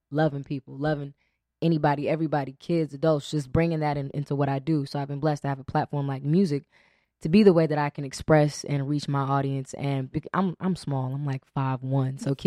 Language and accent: English; Inglewood, California, United States; Like I said, I'm from Inglewood.